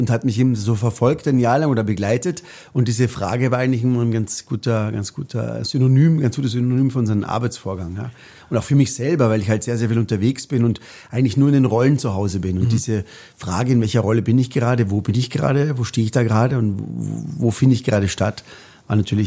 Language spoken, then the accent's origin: German; Vienna, Austria; moved away as an adult; now in Hamburg, Germany; wir waren Kinder in Wien